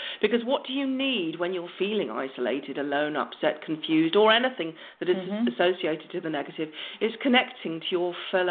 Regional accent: United Kingdom; Well, we are British, after all.

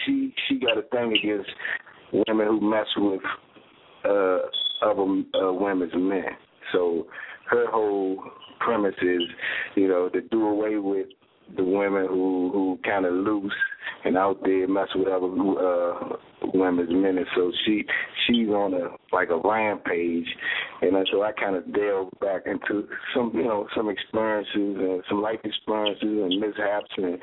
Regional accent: Washington, District of Columbia, United States; Well, I'm from Washington, D.C., and I'm divorced now, no kids.

